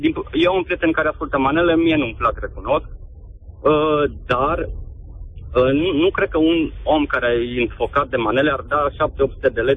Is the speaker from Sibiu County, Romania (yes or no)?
yes; Sibiu, Sibiu County, Romania; eu sunt din Sibiu, acum mă duc către